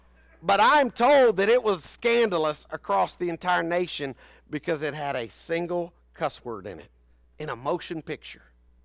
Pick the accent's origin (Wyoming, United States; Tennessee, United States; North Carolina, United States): Tennessee, United States; Nashville; born there; When I was born in Nashville, Tennessee, in St. Thomas Hospital